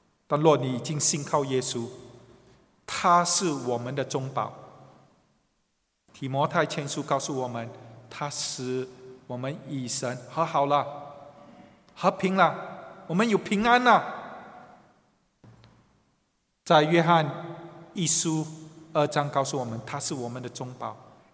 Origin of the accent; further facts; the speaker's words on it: China; 我说我们中国人老早就知道这个故事嘛